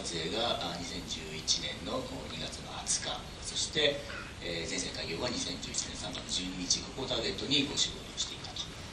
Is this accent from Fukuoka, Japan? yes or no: no; Saitama, Japan; 僕も埼玉ですね、はい、